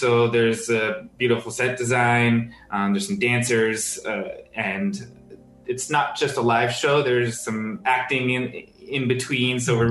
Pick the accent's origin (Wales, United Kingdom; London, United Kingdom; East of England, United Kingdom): London, United Kingdom; now in Hamilton, Canada; Originally from London, and I have a close friend who's in the city here